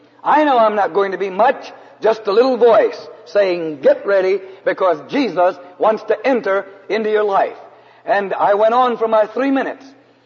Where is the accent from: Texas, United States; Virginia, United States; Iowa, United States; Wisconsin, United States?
Texas, United States; San Antonio; I grew up in San Antonio, Texas. All of my family went to the San Fernando Cathedral in San Antonio.